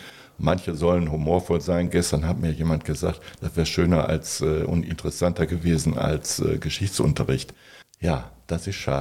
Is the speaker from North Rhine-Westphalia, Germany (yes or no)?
yes; Dinslaken, North Rhine-Westphalia, Germany; now in Drevenack, Germany; Ja, Dienstlaken ist nach wie vor meine Heimat. Ich wohne zwar in Drevenack, aber Drevenack ist ja nun nicht so weit.